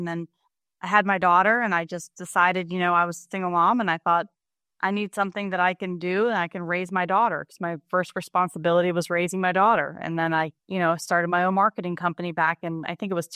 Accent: Pennsylvania, United States; I grew up in Western Pennsylvania, a very traditional Catholic Italian family, four brothers and sisters and my parents.

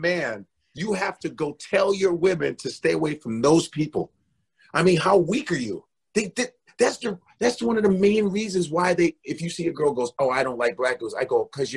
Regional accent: Chicago, Illinois, United States; Like, I grew up in Chicago, so when I was around, I used to see Michael Jordan, like, in the streets at parties, in his prime.

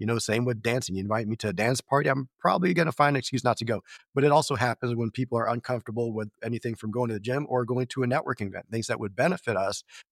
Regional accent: Pasadena, California, United States; also born or lived in Marina Del Rey / Covina; grew up in the Los Angeles area. And for those familiar with that, I grew up in Pasadena, parts of LA, and Marina Del Rey later on, and Covina, just different parts of basically Southern California right around Los Angeles.

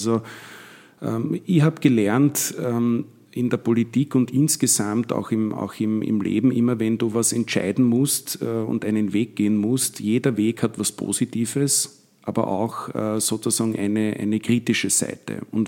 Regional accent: Vienna, Austria; Ich komme selber aus dem Gemeindebau in Wien, also aus Wien-Donnerstadt, aus einem Flächenbezirk.

